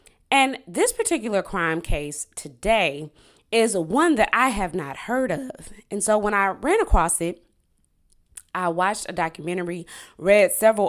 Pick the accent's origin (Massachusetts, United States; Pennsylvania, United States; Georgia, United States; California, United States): Georgia, United States; Griffin; It was normal to see that growing up in Griffin, Georgia.